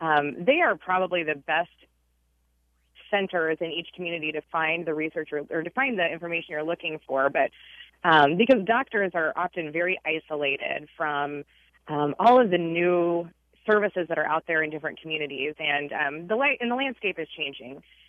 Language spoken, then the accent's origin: English; Iowa, United States; now in Ames, United States; I'm calling from Ames, but I wanted to point out I actually grew up in southern Iowa